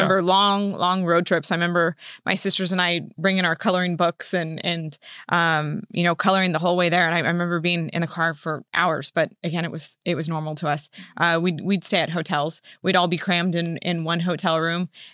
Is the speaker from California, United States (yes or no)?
yes; Yorba Linda, California, United States; Growing up, I born and raised in Yorba Linda. I'm still there.